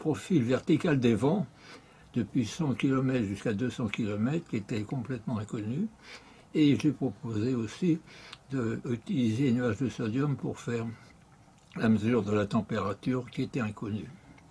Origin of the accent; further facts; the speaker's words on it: Paris, Île-de-France, France; born there; je suis né à Paris